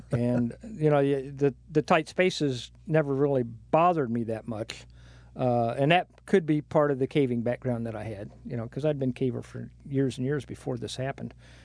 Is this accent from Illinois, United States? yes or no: yes; Kankakee, Illinois, United States; I was born in Kankakee, Illinois, and we lived in Kankakee, which is up north.